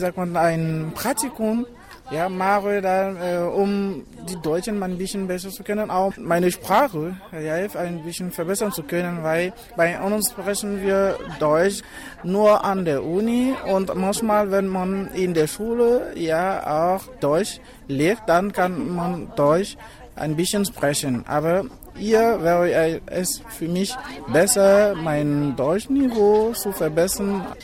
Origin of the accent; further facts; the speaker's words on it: Côte d’Ivoire; German is a second language; ich komme aus der Elfenbeinküste, Côte d'Ivoire, auch Englisch Ivory Coast.